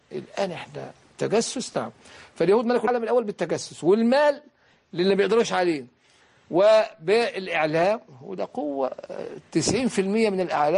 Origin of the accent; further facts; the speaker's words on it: El Mahalla El Kubra, Gharbia, Egypt; في مدينتي البسيطة المتواضعة المحلة الكبرى